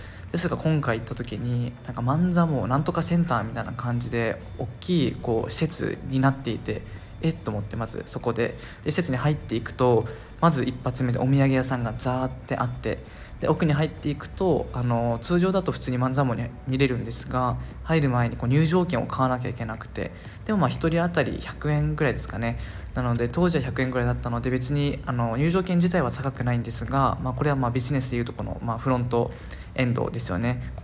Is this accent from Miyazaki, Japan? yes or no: no; Okinawa, Japan; 実際に僕が地元の沖縄に帰って帰省していた時に気づいたことであるので